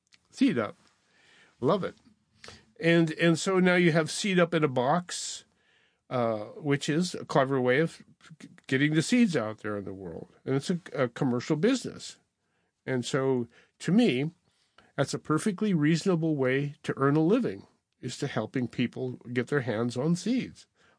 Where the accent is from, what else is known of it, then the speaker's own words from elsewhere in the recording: Montana, United States; And I'm from Montana, the land of Montana hard red winter wheat, you know?